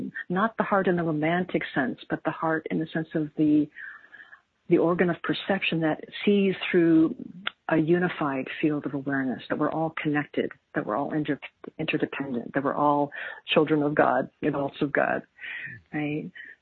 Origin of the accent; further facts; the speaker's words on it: Chicago, Illinois, United States; Even though I grew up in Chicago, I would go to the lake